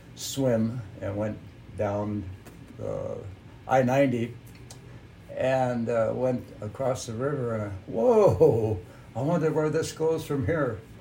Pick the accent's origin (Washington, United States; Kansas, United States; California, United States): Washington, United States; I was born and raised in Washington.